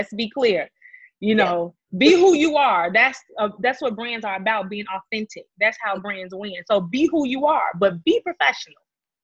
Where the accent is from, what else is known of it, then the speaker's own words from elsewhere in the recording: Inglewood, California, United States; Yeah, because I'm from Inglewood.